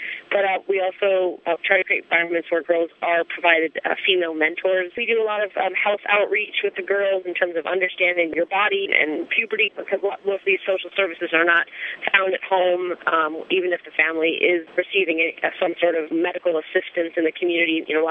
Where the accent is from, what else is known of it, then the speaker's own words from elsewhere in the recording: United States; as a female growing up in the United States